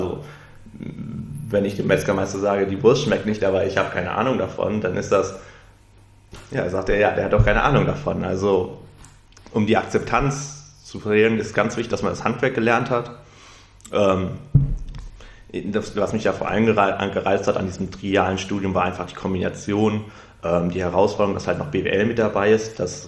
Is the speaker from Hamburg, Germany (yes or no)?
no; Erndtebrück, North Rhine-Westphalia, Germany; Erntebrück. Das ist im kreisigen Wittgenstein, da bin ich aufgewachsen.